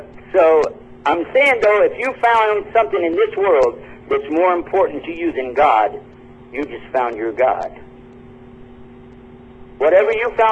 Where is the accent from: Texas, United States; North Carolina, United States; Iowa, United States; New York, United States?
Texas, United States; I'm from Texas. We know what that means down there.